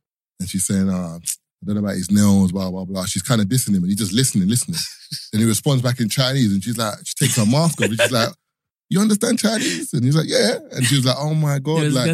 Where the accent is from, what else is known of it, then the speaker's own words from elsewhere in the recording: London, United Kingdom; accent: Cockney; I'm from East London, bro. I'm Cockney in that.